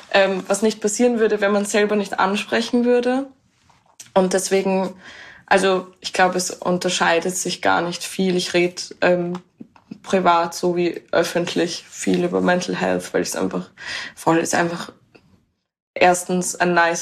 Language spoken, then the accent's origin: German; Vienna, Austria; ich komme aus Wien.